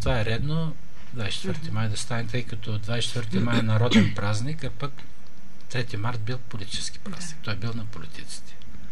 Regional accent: Shumen Province, Bulgaria; аз съм от Шуменския край и съм там почетен гражданин на Шумен

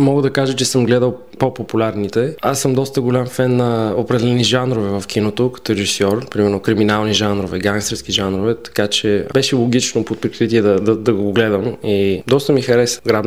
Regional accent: Blagoevgrad, Blagoevgrad Province, Bulgaria; Аз съм от Благоевград.

